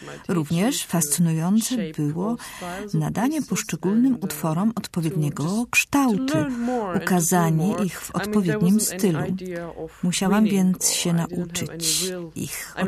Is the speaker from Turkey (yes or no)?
yes; Turkey; urodziłam się i wychowałam w Turcji.